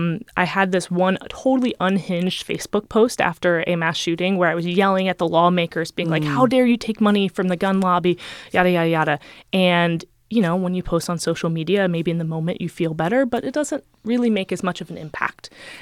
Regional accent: Cincinnati, Ohio, United States; also born or lived in Chicago; when I lived in Chicago years ago. And when I moved back to my hometown of Cincinnati

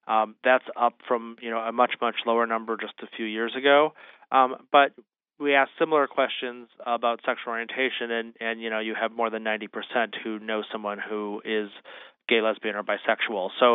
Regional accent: Wisconsin, United States; Just across the border north of you in Wisconsin, my home state

